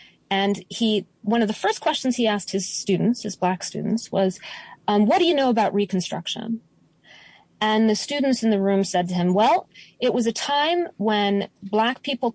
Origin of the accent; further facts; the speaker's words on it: Denver, Colorado, United States; born there; I was born in Denver, Colorado. My parents were divorced when I was 9 months old. My mom raised me as a single mom, and she kind of couldn't sit still.